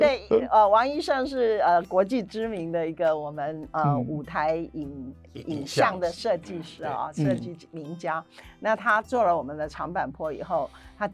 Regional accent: Taichung, Taiwan; 6月22、23就回到我的故乡台中

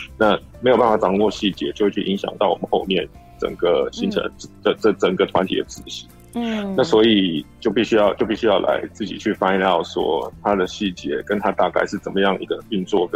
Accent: Taiwan; now in Guam; 在这边大概唯一的观光客大概就只有我们台湾人。

